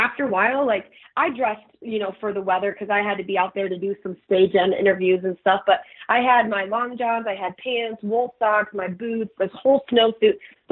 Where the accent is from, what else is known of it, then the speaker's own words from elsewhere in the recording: Detroit, Michigan, United States; Yes and no. Yes to like our values, different things like that.